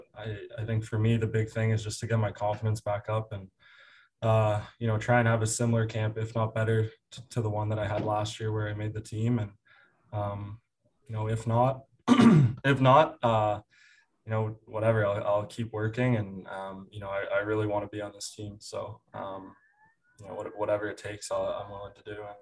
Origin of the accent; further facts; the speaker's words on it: Aurora, Ontario, Canada; I did it in Aurora, Ontario, my hometown.